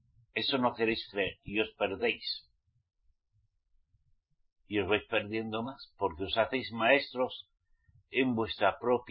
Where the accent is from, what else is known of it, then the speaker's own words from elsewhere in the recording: Spain; born there; Yo soy español porque nací en España. Eso lo sé muy bien. Miren bien. Eso sí que lo sé muy bien. Nací en España. Al menos mi mamá y mi papá me parieron en España.